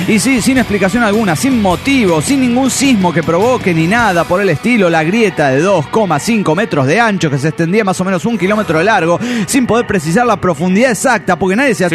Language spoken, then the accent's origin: Spanish; Cochabamba, Bolivia; de Cochabamba, Bolivia.